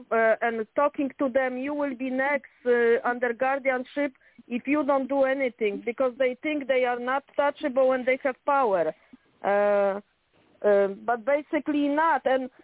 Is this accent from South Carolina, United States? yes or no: no; Chicago, Illinois, United States; I said I came from Chicago because my mom was murdered of guardianship